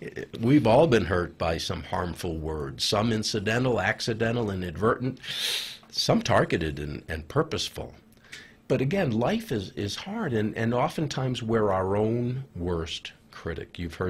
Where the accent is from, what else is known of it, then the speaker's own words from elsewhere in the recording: Farmington, New Mexico, United States; I say, I'm trying to do it in Farmington, New Mexico.